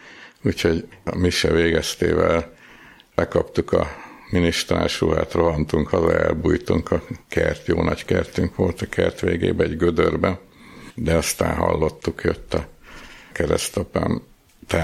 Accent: Budapest, Hungary; Rákoshegyen nőttünk föl

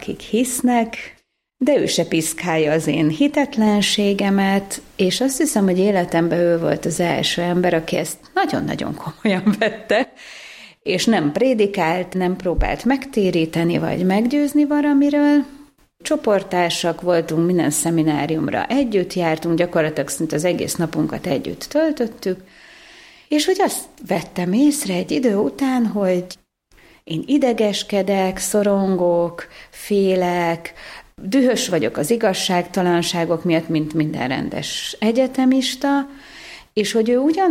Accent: Budapest, Hungary; born there; Budapesten születtem, a szüleim még elég fiatalok voltak

